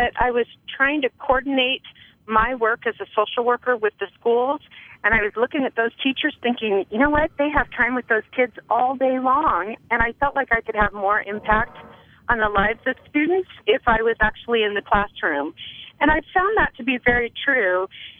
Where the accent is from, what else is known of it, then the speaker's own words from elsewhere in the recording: Idaho, United States; I am from Idaho, and which is a rare thing anymore.